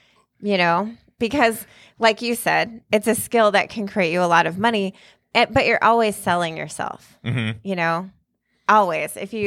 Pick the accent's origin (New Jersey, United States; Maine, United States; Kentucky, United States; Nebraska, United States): Nebraska, United States; The next biggest town was 45 minutes away, McCook, which is 8,000 people. I've been to McCook. Was the big city for me growing up.